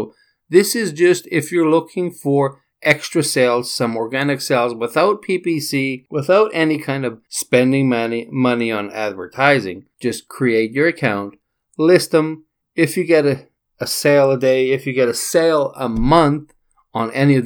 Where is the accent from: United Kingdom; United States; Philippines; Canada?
Canada; And being Canadian, Canada Post is super expensive.